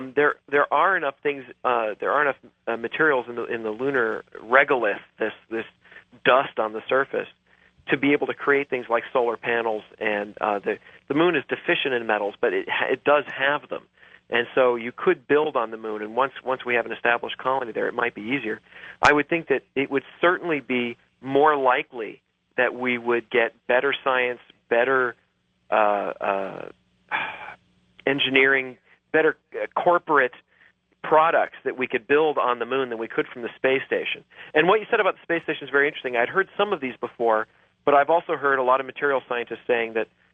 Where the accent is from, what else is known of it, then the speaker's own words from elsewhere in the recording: Manassas, Virginia, United States; I grew up near Manassas, Virginia, and as a matter of fact, they have a very good astronomy club out there